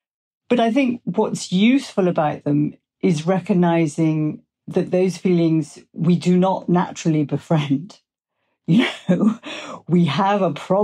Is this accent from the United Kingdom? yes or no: yes; England, United Kingdom; because I'm English.